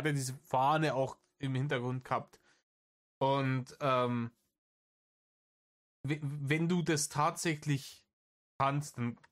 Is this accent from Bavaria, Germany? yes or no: yes; Bavaria, Germany; Ich weiß nicht, bei uns in Bayern sagt man, red nicht so blöd daher.